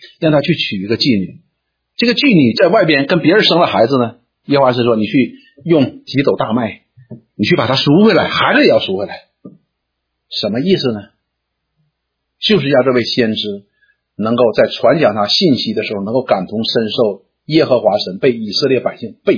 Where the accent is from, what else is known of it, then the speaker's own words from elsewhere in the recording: China; 我们中国人呢怎么说我不知道